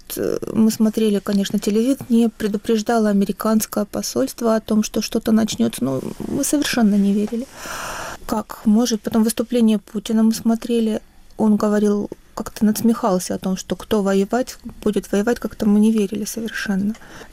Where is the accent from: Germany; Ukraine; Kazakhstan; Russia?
Ukraine; Kharkiv, Kharkiv Oblast; Я из Харькова. Родилась и выросла в этом городе.